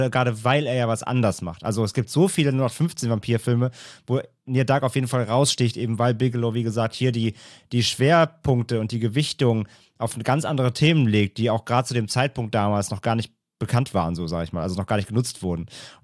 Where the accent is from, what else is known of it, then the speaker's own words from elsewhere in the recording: North Rhine-Westphalia, Germany; ich komme aus dem Rheinland